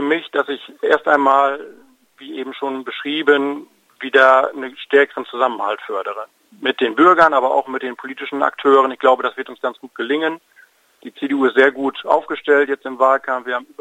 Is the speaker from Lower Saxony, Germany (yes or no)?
yes; Haselünne, Lower Saxony, Germany; habe 6 Jahre im Stadtrat meiner Heimatstadt Haslünne schon aktiv Kommunalpolitik betrieben.